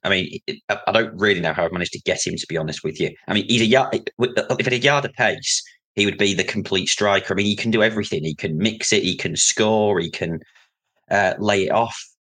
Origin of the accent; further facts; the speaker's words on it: Yorkshire and the Humber, United Kingdom; born there; I was born in Yorkshire, mate. I'm not a Yorkie.